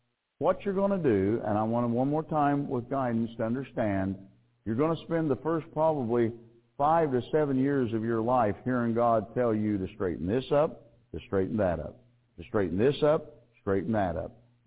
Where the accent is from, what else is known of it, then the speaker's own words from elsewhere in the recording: Phoenix, Arizona, United States; You know, I was here from Arizona, from Phoenix, and we have a fellowship out there